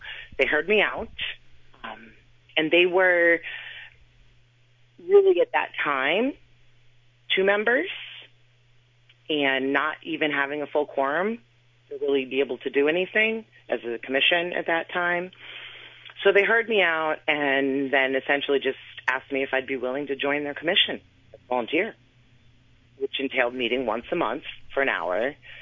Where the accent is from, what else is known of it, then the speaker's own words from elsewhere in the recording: Newburyport, Massachusetts, United States; So I love my hometown. I love Newburyport in all of its quirks and history.